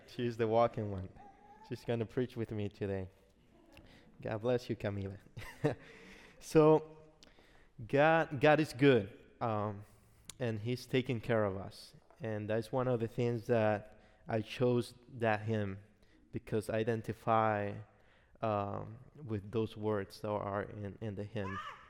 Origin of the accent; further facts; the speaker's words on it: Dominican Republic; For those one that are seeing me for the first time … I'm from the Dominican Republic.